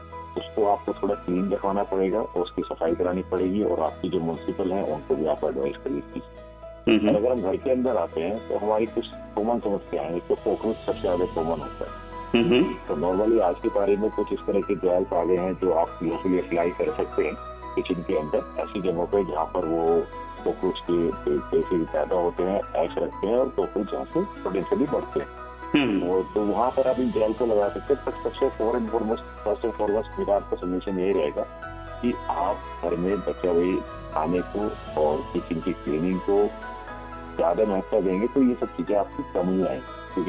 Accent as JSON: {"language": "Hindi", "town": "Dehradun", "region": "Uttarakhand", "country": "India", "said": "मैं देहरादून से हूँ और मैं साइंस ग्रेजुएट हूँ"}